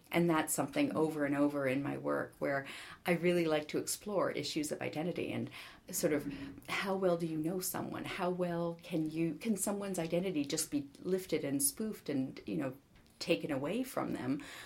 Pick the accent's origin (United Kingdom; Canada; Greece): Canada; now in New York, United States; I grew up in Canada. I lived there until I moved to New York in 2001. And I am a dual citizen, so I'm Canadian and American, like naturalized American citizen now.